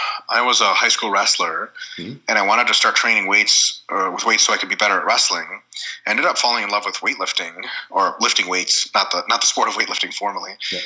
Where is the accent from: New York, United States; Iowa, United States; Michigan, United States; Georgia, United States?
Michigan, United States; Detroit; So I did most of my growing up in the Detroit metro area in Michigan.